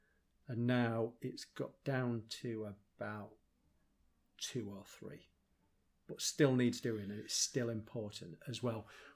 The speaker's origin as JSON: {"language": "English", "region": "Yorkshire and the Humber", "country": "United Kingdom", "tie": "born or raised there", "said": "I grew up on Hotney Clay, which is kind of on the outskirts of town. And then I moved into Wybers Wood, which sits alongside our River Freshney and the Freshney Valley."}